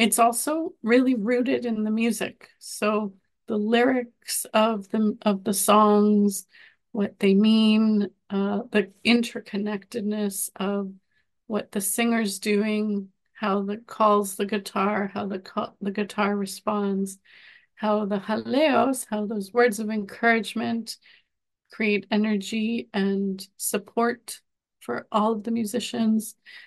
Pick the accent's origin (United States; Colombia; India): Colombia; I'm originally from Colombia, and so flamenco was of interest to me because I've heard it growing up.